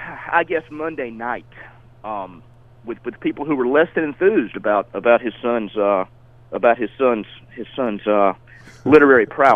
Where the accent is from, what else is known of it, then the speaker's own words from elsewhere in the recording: Spartanburg, South Carolina, United States; it was not easy growing up in Spartanburg during that time